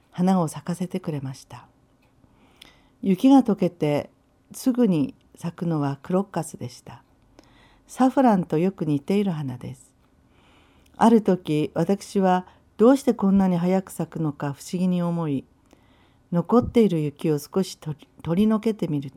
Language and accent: Japanese; Yubari, Hokkaido, Japan; 私は北海道の夕張で生まれ育ちました。